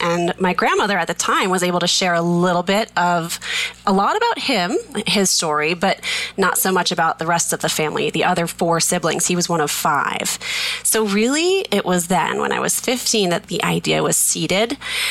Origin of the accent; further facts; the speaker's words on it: Plainville, Massachusetts, United States; We grew up in Massachusetts in a little tiny town called Plainville, just as big and as exciting as it sounds.